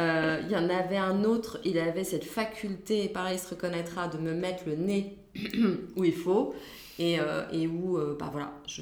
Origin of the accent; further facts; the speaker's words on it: France; On est français, ça c'est sûr, mais on n'avait pas forcément envie d'être perçu comme des Parisiens.